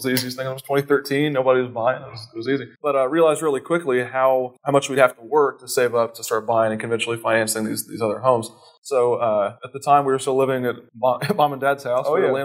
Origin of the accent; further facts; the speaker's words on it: Indianapolis, Indiana, United States; And you know, we're strictly Indianapolis because we're born and bred in Indianapolis.